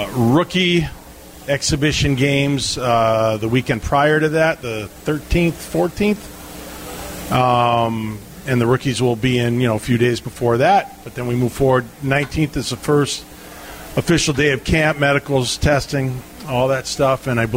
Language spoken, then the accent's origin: English; Springfield, Massachusetts, United States; it happened basically right in my hometown. Like, it happened in the Springfield, Mass area, and Boston